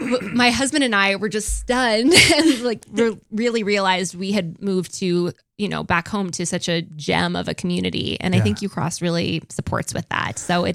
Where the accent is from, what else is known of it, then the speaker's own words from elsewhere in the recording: Sheridan, Wyoming, United States; I grew up in Sheridan